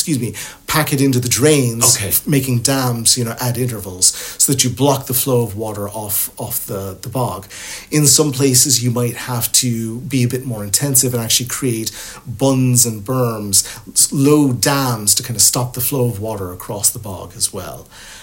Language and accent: English; Tennessee, United States; You know, I'm from the United States. I'm from Tennessee. We have nothing like bogs at all there, you know.